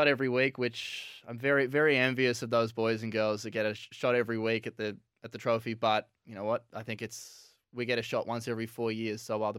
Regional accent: Melbourne, Victoria, Australia; I think, you know, born and bred in Melbourne, you have to love your footy.

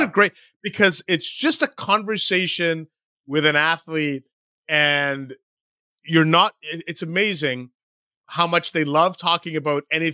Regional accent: Canada; born there; also born or lived in Michigan, United States; But I was born in Canada.

